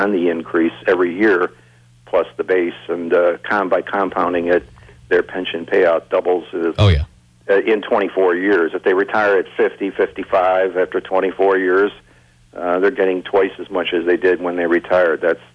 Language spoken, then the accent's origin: English; Illinois, United States; I'm sort of proud. I was born and raised in Illinois